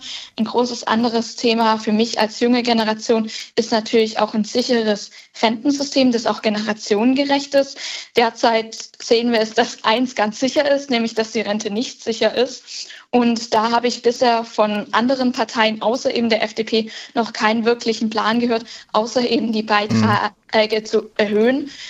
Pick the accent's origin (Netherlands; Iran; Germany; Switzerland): Germany; Göppingen, Baden-Württemberg; dass ich vor allem auch meine Heimat gestalten kann. Döppingen